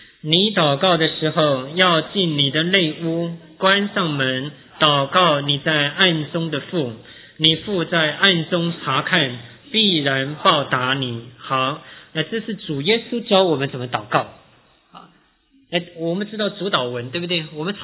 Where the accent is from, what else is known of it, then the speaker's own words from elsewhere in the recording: China; 我们中国人都是坐两桌